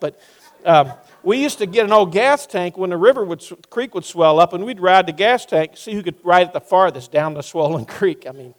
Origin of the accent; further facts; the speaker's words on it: the South, United States; And literally, sometimes I'm a Southerner, you know.